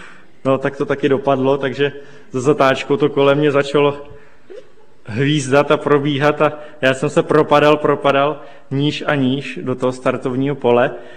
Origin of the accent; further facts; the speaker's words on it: Liberec, Liberec Region, Czechia; já jsem původně z Liberce a v první třetině té trati máme dům